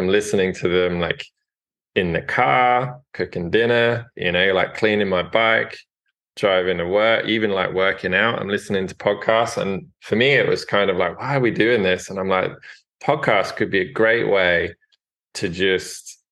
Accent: England, United Kingdom; I'm English

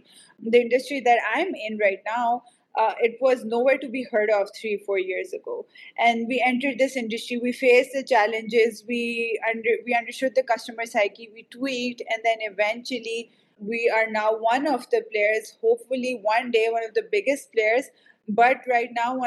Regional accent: Pakistan; growing up in Pakistan.

